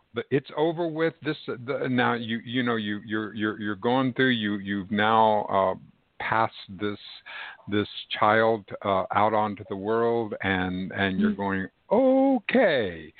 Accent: Texas, United States; When I was growing up in South Texas, we would have a shotgun

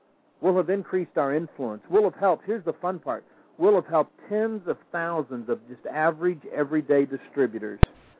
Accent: the South, United States; I'm not racist, but I'm from the South

